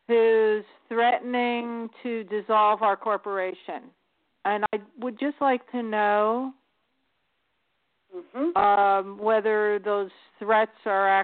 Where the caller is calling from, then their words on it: North Carolina, United States; I'm calling from North Carolina.